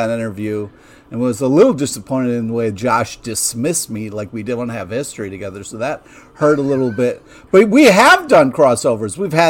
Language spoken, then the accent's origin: English; Rochester, New York, United States; when we were talking about mafia stories, growing up in Rochester.